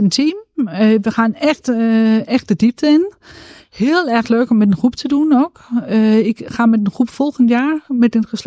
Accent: Central Denmark Region, Denmark; Dutch is a second language; in het gebied waar ik ben opgegroeid. En dat is op het platteland, ten noorden van Aarhus.

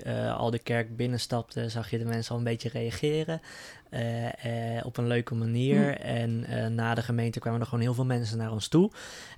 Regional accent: Middelburg, Zeeland, Netherlands; now in Rotterdam, Netherlands; Wij komen allebei uit Middelburg. Ja. Dus wij zijn Zeeuwen. En zo voelen we ons nog steeds een beetje. maar ondertussen ook lekker hier in de omgeving geïntegreerd.

